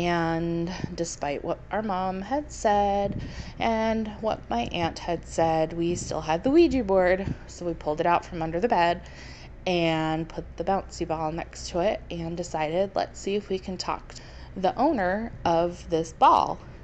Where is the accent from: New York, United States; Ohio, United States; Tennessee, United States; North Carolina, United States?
New York, United States; I'm originally from New York, and we lived in quite a few houses growing up